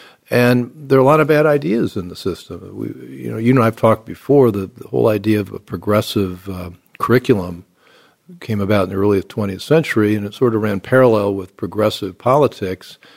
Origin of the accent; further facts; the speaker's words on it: Indianapolis, Indiana, United States; My experience, I grew up in Indianapolis, went to public schools.